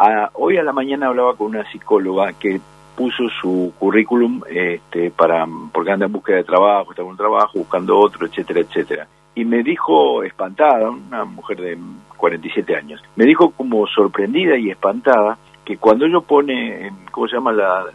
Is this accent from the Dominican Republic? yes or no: no; Bariloche, Río Negro, Argentina; me crié en Bariloche, jugaba al básquet porque al fútbol no se podía jugar, o sea, no me crié en el ambiente futbolístico.